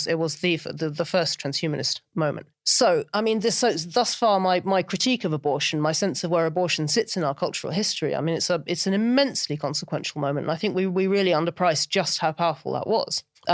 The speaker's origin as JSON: {"language": "English", "country": "United Kingdom", "said": "as a Brit"}